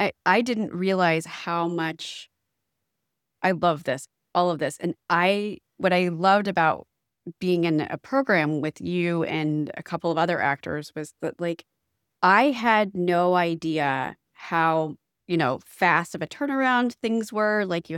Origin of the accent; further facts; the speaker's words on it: Midwest, United States; I growing up in the Midwest, like, you know, you heard about actors, but, like, my exposure to actors was watching TV and through the movies.